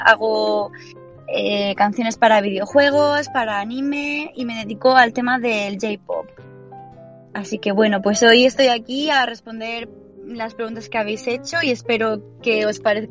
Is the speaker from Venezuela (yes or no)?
no; Almería, Andalusia, Spain; also born or lived in Granada; now in Tokyo, Japan; yo soy de Andalucía, soy nacida en Granada, pero siempre he vivido en Almería. Y aquí en Japón vivo en Tokio.